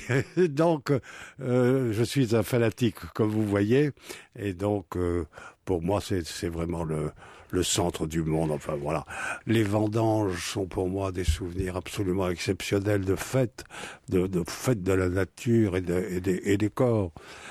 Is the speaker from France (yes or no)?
yes; Bordeaux, Nouvelle-Aquitaine, France; Parce que je suis de Bordeaux et que ça se passe à Bordeaux et que, enfant, à Bordeaux, j'ai compris tout de suite l'importance du vin